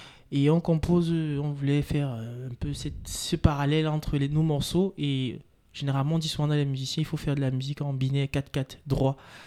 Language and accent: French; Amiens, Hauts-de-France, France; Oui, on vient tous d'Amiens.